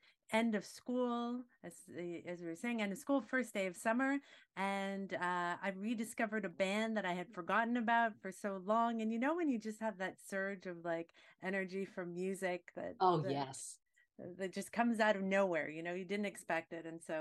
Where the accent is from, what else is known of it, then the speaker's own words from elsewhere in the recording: Quebec, Canada; I'm from Quebec, so I sort of identified with some of the struggles